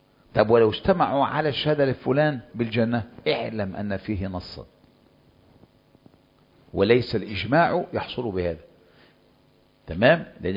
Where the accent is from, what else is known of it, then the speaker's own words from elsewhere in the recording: Egypt; إن لو كان عندنا في مصر وكذا مثل هذا الفضل